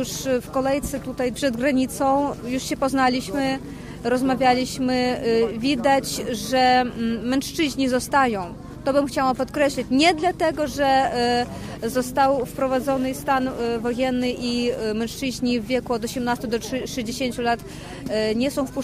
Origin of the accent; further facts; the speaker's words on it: Odesa, Odesa Oblast, Ukraine; Natomiast jestem z Odessy i chciałabym pozdrowić całe miasto partnerskie Łódź.